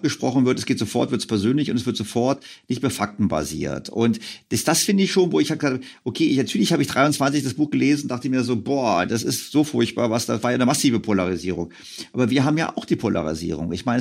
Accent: Switzerland; Ich glaube, das fehlt allen, weil ich muss dazu sagen, ich bin ja auch aus der Schweiz.

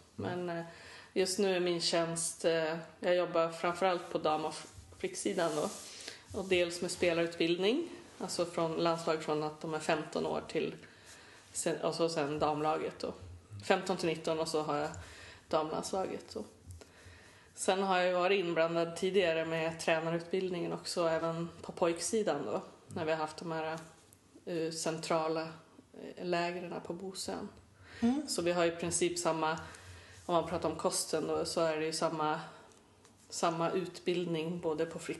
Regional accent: Skellefteå, Västerbotten County, Sweden; Jag är från Norrland, Skellefteå.

